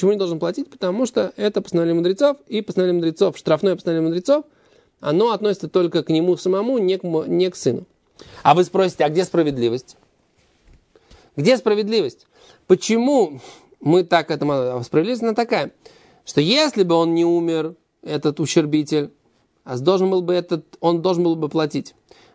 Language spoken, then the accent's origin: Russian; Russia; now in Israel; Какие мы русские? Мы не русские. Всю жизнь были евреями везде. Но просто мы приехали из России.